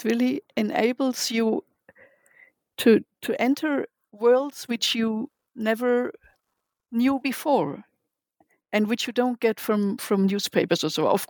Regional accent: Germany; English is a second language; now in Israel; I came from Germany. I was here I learned Hebrew in Hebrew classes in Ulpanim.

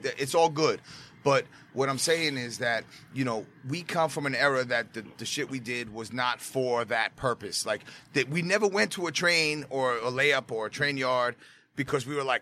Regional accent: New York City, New York, United States; Growing up in the Bronx, growing up in Brooklyn, we grew up...

